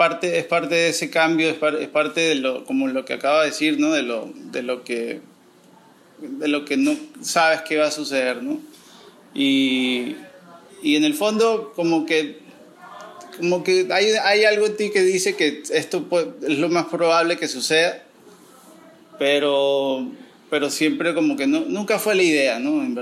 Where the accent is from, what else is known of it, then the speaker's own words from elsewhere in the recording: Venezuela; un flan o un quesillo venezolano, porque somos venezolanos